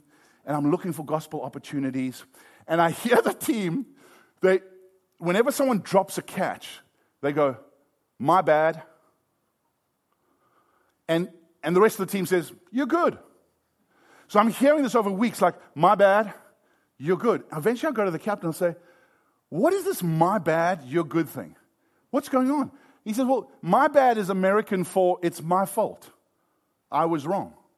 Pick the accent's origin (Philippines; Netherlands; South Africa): South Africa; now in California, United States; You know, we arrived in California almost 20 years ago and we came from South Africa.